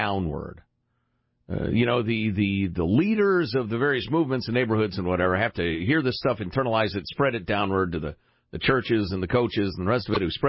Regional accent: Chicago, Illinois, United States; I grew up with it in Chicagoland.

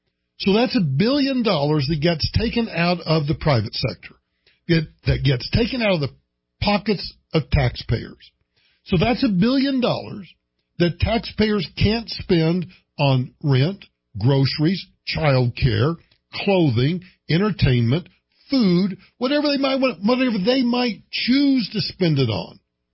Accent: United States; now in Colorado, United States; The distance from my hometown to where I've been living for the past 30-plus years in Denver, or in Colorado, not specifically Denver, but to the capital of Colorado, is about 268 miles.

